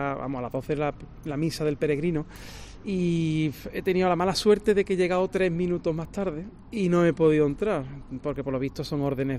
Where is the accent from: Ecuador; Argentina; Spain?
Spain; Cádiz, Andalusia; yo soy de allí de Cádiz y tengo amigos que sí han venido